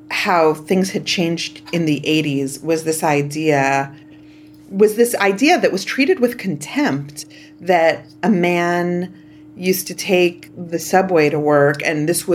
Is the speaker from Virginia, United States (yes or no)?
no; Canarsie, New York, United States; I grew up in Canarsie.